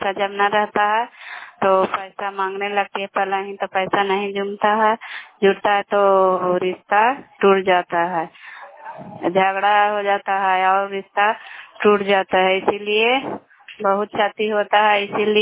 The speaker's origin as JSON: {"language": "Hindi", "town": "Nalanda", "region": "Bihar", "country": "India", "said": "घर शाम पंचायत शाम जिला नालंदा के निवासी हूँ"}